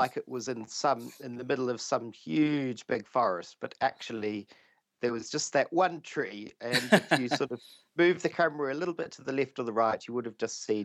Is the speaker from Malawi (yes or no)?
no; Christchurch, Canterbury, New Zealand; also born or lived in overseas; I've lived overseas for a long time, but I grew up in Christchurch, and in fact, I live only about a couple of blocks away from the first house that I lived